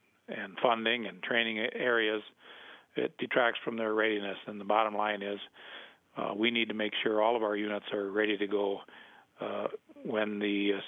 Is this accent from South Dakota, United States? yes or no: yes; Howard, South Dakota, United States; I'm a small town guy. I'm from Howard, South Dakota, which is really very not far from DeSmet.